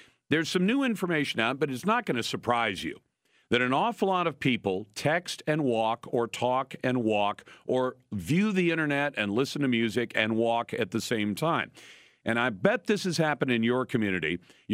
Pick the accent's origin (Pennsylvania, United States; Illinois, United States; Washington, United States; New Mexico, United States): Washington, United States; Heck, in my home state of Washington, they just made it illegal to have that phone in your hand